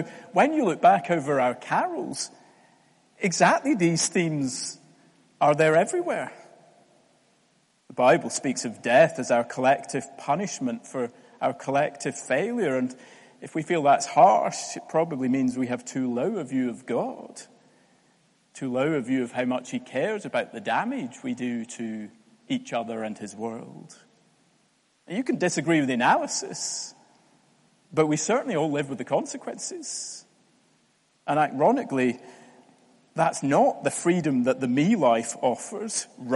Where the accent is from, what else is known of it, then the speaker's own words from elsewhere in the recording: Scotland, United Kingdom; I'm not Scottish. And don't get me wrong, we can be lovely sometimes